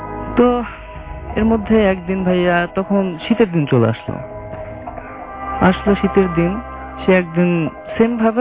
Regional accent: Rajbari, Dhaka Division, Bangladesh; now in Dhaka, Bangladesh; যেটা আমার গ্রামের বাড়ি রাজবাড়িতে হয়েছে

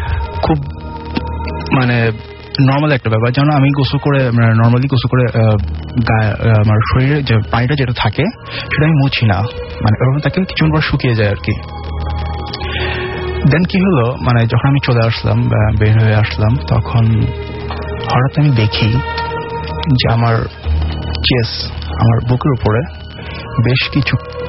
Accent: Dhaka, Dhaka Division, Bangladesh; আমি আজিমপুর থেকে আসছি

